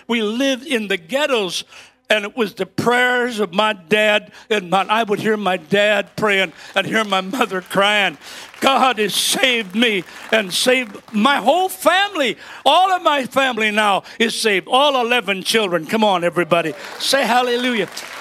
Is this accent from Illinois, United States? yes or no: yes; Chicago, Illinois, United States; I remember bread lines 3 blocks long in the city of Chicago. I lived on a farm in a busy street in Chicago. You say, a farm? There are no farms in Chicago on North Avenue.